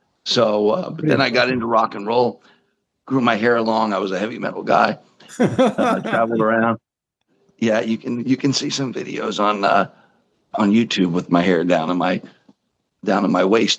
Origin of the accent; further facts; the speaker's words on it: New Jersey, United States; now in Las Vegas, United States; I grew up in New Jersey, started singing in bands when I was 17 years old.